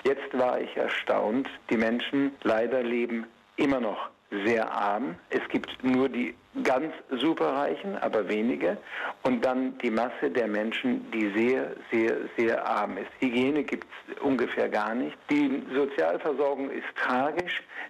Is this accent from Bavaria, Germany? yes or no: no; Lower Saxony, Germany; born there; Ich bin in Ostfriesland geboren, dann 1955 sind wir aus Erbschaftsgründen in die DDR gegangen, 1959 mussten wir flüchten und kamen nicht mehr nach Hause in unser Haus in Ostfriesland.